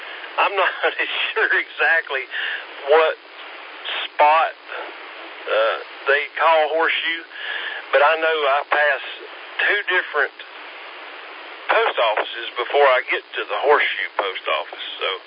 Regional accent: Mars Hill, North Carolina, United States; I'm actually from Mars Hill, which is a couple counties over. It's a lot more rural. Well, very rural. I mean, the whole county, there's not even a fast food place ever been in the entire county.

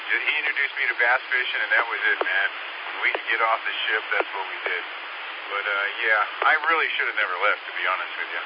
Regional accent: California, United States; moved away; I grew up in California when it was inexpensive. And I left because it was just, it was getting too bad out there.

